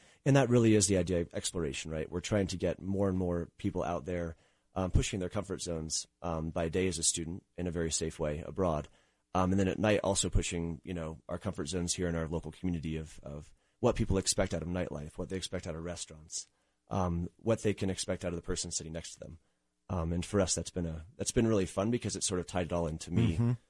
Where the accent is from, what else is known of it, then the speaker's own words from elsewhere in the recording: Denver, Colorado, United States; also born or lived in Texas; I went to East High School here in Denver. I'm not quite a Denver native. I was born in Texas.